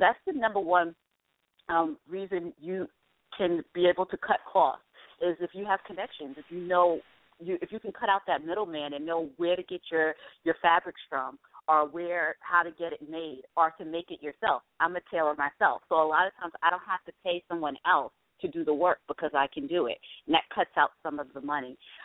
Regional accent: Mount Vernon, New York, United States; now in New Jersey, United States; Well, I came to New Jersey about 8 years ago. Like I said, I'm from Mount Vernon. I went to school in Virginia, and when I came back to New York to look for work, I started working in New York

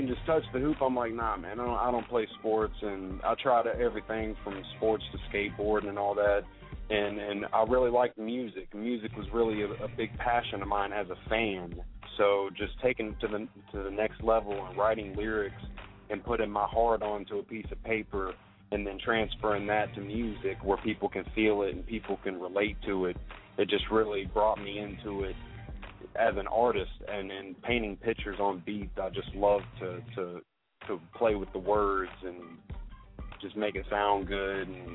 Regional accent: Charlotte, North Carolina, United States; I'm a part of the 403 Mob. We're from Charlotte, North Carolina.

